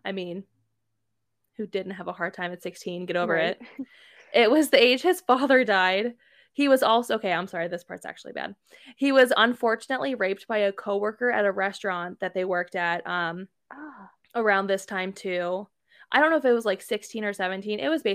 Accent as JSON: {"language": "English", "town": "Canton", "country": "United States", "tie": "born or raised there", "said": "while they were in Canton visiting family, which is my hometown. So hey, Canton."}